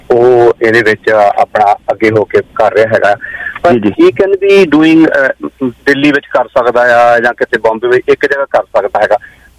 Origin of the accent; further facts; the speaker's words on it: Canada; ਮੈਂ ਕੈਨੇਡੀਅਨ ਹੈਗਾ and proud Canadian ਹੈਗਾ